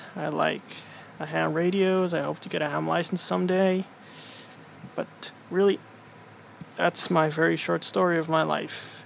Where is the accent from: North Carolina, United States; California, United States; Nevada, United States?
California, United States; from California.